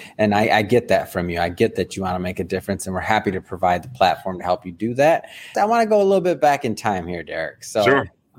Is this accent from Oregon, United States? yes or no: no; Michigan, United States; Man, and I'm from the Midwest too, so from Michigan